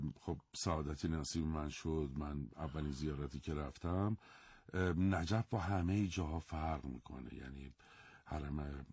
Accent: Iran; بعد فهمید من ایرانی هستم

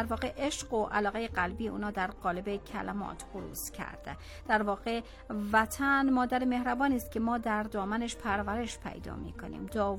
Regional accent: Afghanistan; من یک افغانستانی هستم،

